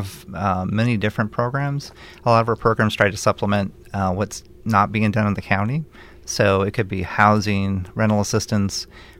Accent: Mount Vernon, Washington, United States; Well, I grew up in Mount Vernon, Washington. My family has a tulip farm north of Seattle, a Dutch family.

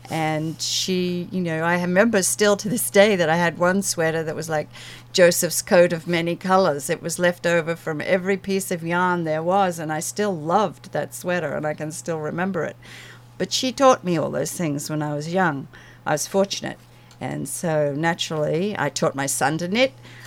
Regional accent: Australia; born there; My mother was Norwegian, my father was English, and I was born in Australia.

